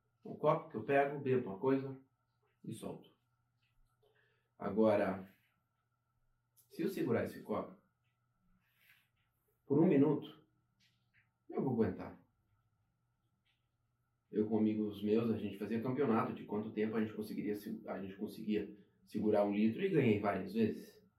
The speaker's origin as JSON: {"language": "Portuguese", "country": "Germany", "tie": "born or raised there", "moved": "yes", "said": "Sabe, eu cresci na Alemanha e eu estou um período grande já não mais na Alemanha."}